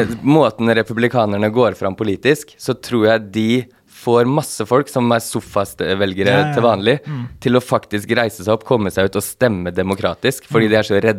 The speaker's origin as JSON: {"language": "Swedish", "town": "Atlanta", "region": "Georgia", "country": "United States", "tie": "born or raised there", "said": "Du vet, jag är ju uppvuxen i Georgia."}